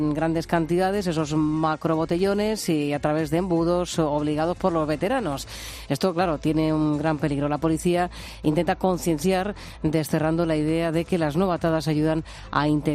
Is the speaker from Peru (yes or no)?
no; Alcoy, Valencian Community, Spain; yo soy de Alcoy y estudié en Valencia.